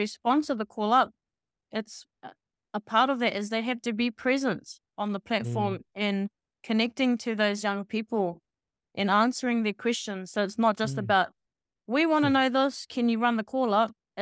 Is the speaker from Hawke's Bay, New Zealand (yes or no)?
no; Auckland, New Zealand; and I'm from South Auckland.